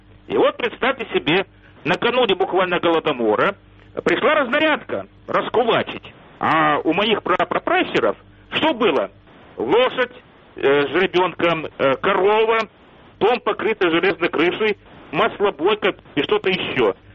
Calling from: Kyiv, Ukraine

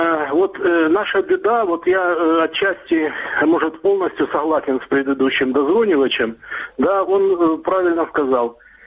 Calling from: Dnipro, Dnipropetrovsk Oblast, Ukraine; я звоню из Днепра.

